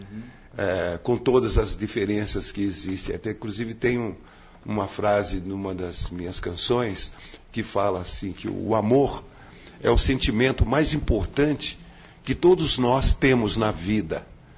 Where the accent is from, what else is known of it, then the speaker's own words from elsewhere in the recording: Campinas, São Paulo, Brazil; also born or lived in Amparo; E eu sou de Campinas, né? E não abro mão. Né? Nasci em Amparo, mas, poxa, aqui a minha relação com Campinas é bastante intensa, né?